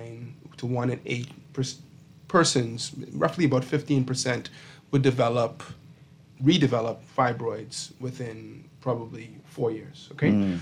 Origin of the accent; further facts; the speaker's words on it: Bahamas; I'm from the Bahamas.